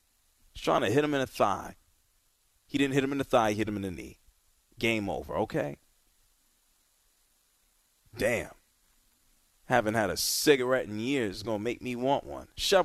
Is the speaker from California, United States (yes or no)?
no; New York, United States; I'm from New York.